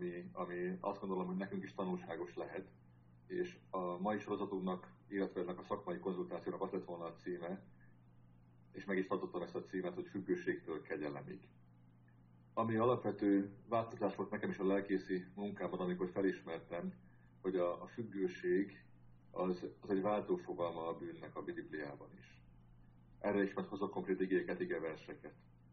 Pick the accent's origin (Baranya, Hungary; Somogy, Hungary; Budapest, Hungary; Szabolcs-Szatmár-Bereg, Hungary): Baranya, Hungary; Pécs; now in Nágocs, Hungary; Nem innen származunk, hanem pécsiek vagyunk mind a ketten, Boglárka is és én is. Azért költöztünk ide 12 évvel ezelőtt